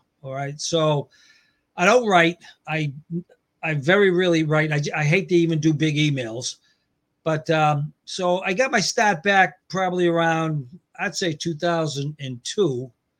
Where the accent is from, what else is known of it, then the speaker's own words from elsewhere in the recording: Framingham, Massachusetts, United States; now in Texas, United States; No, I'm from the Boston area. Actually from a city now called Framingham, 20 miles west of Boston.